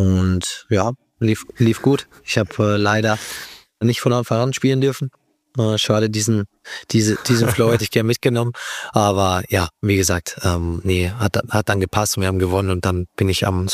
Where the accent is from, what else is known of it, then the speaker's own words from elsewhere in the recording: Freiburg, Baden-Württemberg, Germany; oder bleibt's lieber doch in Freiburg, in meiner Heimat?